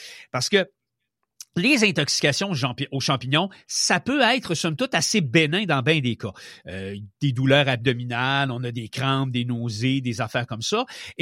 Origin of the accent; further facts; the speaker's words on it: Canada; On ne le trouve encore qu'à de très rares endroits chez nous au Canada, dont la Colombie-Britannique.